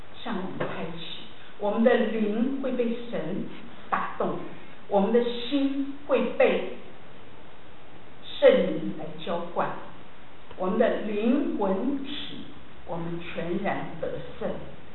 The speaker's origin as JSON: {"language": "Chinese", "country": "Taiwan", "said": "我们从台湾来的嘛。"}